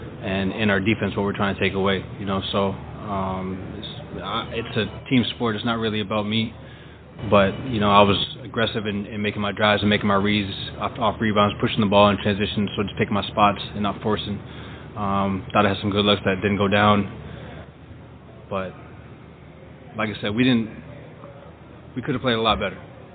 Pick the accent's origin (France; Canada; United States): Canada; Kitchener, Ontario; from my hometown, especially a small place called Kitchener